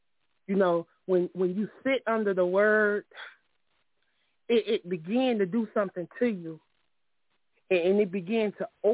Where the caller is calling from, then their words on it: Myrtle Beach, South Carolina, United States; calling from Myrtle Beach.